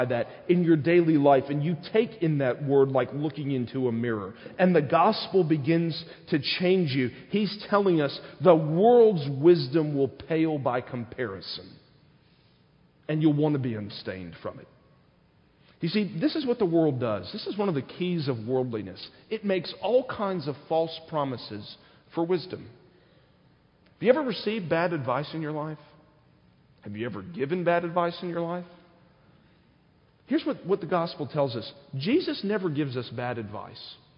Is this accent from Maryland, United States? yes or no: no; South Carolina, United States; It's a culture I grew up around in South Carolina.